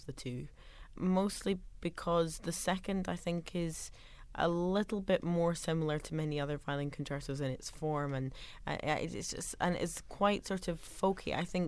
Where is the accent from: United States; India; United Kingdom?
United Kingdom; although I'm British